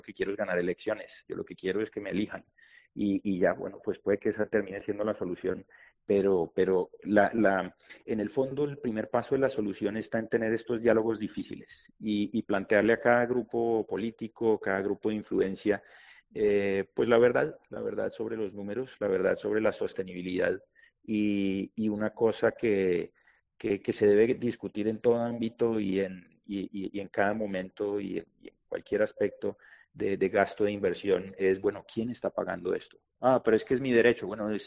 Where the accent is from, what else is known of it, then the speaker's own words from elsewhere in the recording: Colombia; Argentina, Venezuela, Colombia, de donde vengo yo